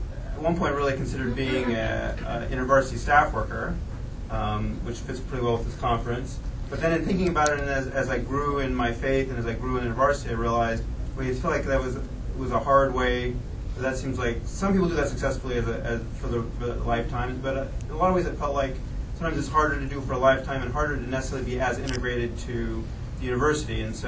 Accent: Davis, California, United States; I grew up in California, actually at UC Davis, if you've heard of that.

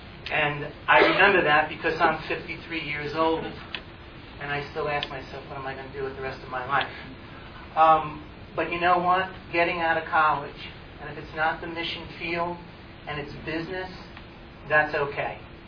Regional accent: New York, United States; accent: New York; now in Wheaton, United States; If anybody asks, my accent is from New York. That's where I'm born and raised.

